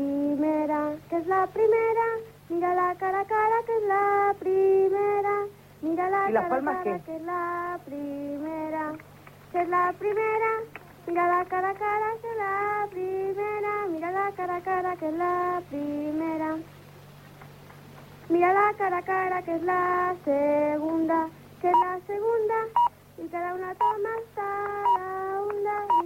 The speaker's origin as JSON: {"language": "Spanish", "town": "Madrid", "region": "Community of Madrid", "country": "Spain", "said": "De Madrid."}